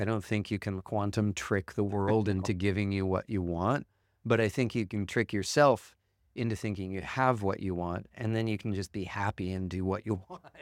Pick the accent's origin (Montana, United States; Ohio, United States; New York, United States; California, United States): California, United States; Santa Barbara; growing up in Santa Barbara as well, where there's a lot of people who you ask what they do, and they tell you their job